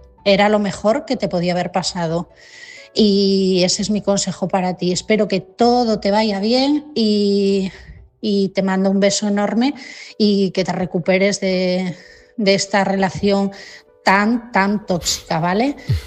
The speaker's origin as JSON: {"language": "Spanish", "region": "Asturias", "country": "Spain", "said": "de Asturias"}